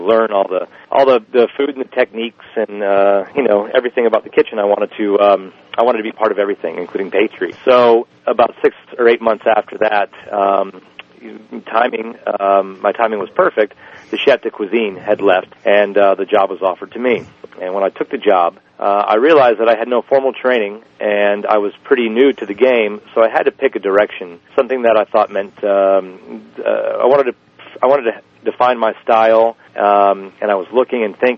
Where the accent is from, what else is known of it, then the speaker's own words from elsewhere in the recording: Massachusetts, United States; also born or lived in Atlanta; now in Charleston, United States; I'm from Massachusetts originally. I moved to the South, basically to Atlanta in 1993, and then to Charleston in 1998, where I've been for the last 10 years.